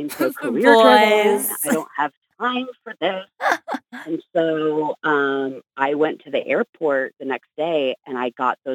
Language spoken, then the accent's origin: English; California, United States; also born or lived in Houston; And then, so we grew up in California, Southern California.